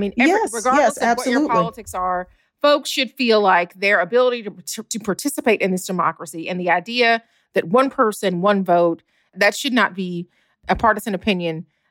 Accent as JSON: {"language": "English", "region": "Georgia", "country": "United States", "tie": "born or raised there", "said": "I've certainly got my eye on my home state of Georgia"}